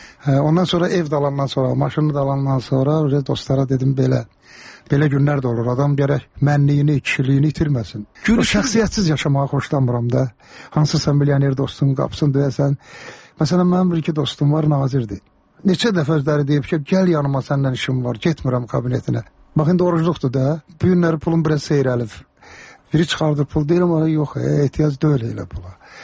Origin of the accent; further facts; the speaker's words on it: Karabakh, Azerbaijan; Məndə zarafatçı Qarabağlıyam